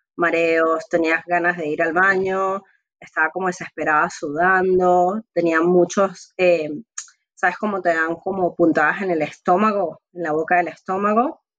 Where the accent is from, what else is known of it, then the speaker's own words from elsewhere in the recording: Venezuela; also born or lived in Italy; desde la primera vez que emigramos de Italia a Venezuela hasta más o menos mi adolescencia, la situación en casa no era tan normal